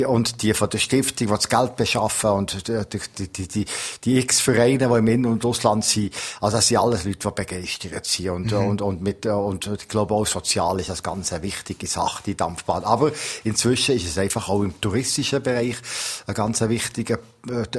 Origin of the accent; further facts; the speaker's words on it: Valais, Switzerland; Ich habe eigentlich ein Ziel gehabt, so als Walliser in Anführungszeichen, dass wir den definitiven Anschluss Oberwald-Gletsch machen können